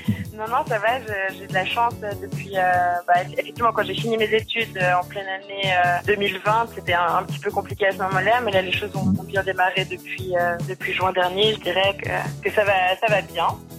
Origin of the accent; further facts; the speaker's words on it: Geneva, Switzerland; born there; j'ai 35 ans, je suis née à Genève. C'est là aussi que j'exerce mon métier de comédienne.